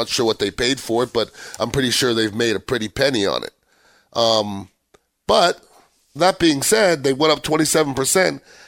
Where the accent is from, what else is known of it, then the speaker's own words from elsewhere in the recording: Montreal, Quebec, Canada; I mean, I grew up in Montreal, Canada